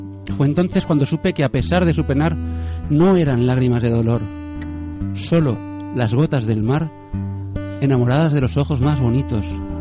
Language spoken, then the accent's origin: Spanish; Valencia, Valencian Community, Spain; Quizás esto es porque somos aquí de Valencia